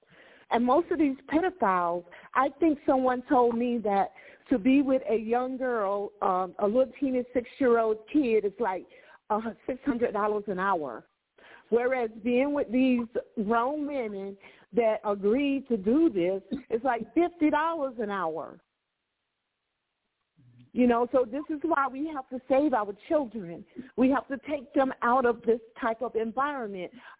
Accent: Windfall, North Carolina, United States; born there; I was born in North Carolina on the Outer Banks, near the Outer Banks.

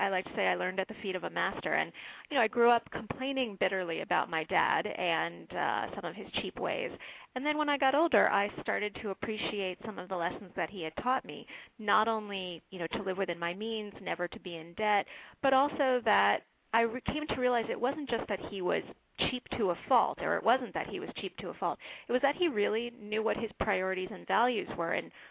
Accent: Connecticut, United States; When I was growing up in Connecticut, he didn't let us turn the heat above 50 degrees

